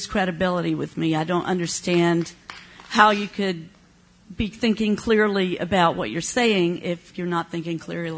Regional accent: the South, United States; accent: Southern; just as an English speaker, although a Southern, and I don't know the difference between pen and pin.

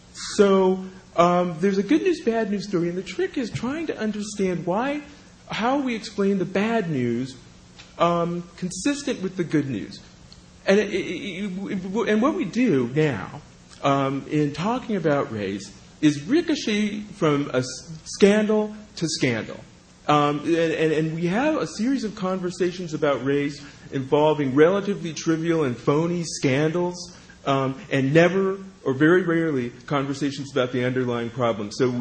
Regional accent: California, United States; My home state of California spends an astounding amount of money keeping people, mainly people of color, in jail.

